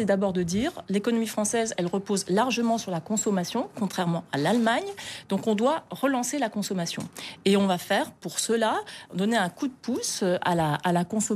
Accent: Grand Est, France; si je regarde chez moi en Moselle, par exemple, ce qui se passe

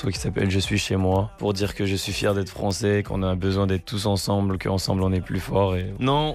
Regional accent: France; Je suis français, je vois pas pourquoi ils m'ont empêché.

